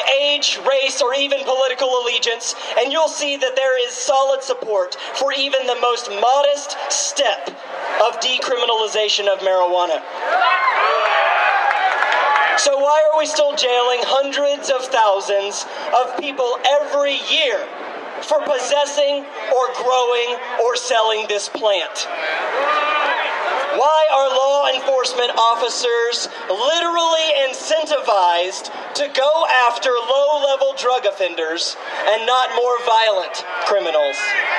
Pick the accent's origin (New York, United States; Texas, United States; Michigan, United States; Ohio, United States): Texas, United States; I was born and raised right here in North Texas